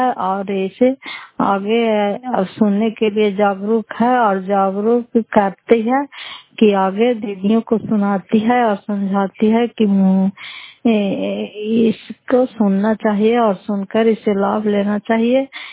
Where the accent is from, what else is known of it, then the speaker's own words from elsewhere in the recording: Fatehpur, Bihar, India; घर फतेहपुर, पंचायत मकसौता, जिला नालंदा, खरा पचरा ब्लॉक की निवासी हूँ।